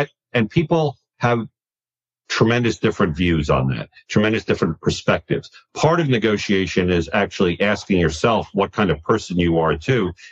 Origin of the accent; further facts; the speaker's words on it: California, United States; I grew up in Silicon Valley, not with football.